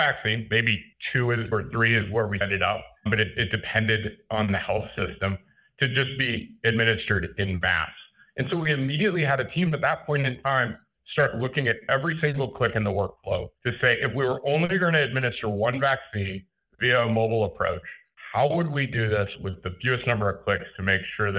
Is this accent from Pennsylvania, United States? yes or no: no; Lincoln, Nebraska, United States; now in Madison, United States; I grew up outside of Lincoln, Nebraska. So I am a Husker I was raised a Husker and then transplanted to be a Badger.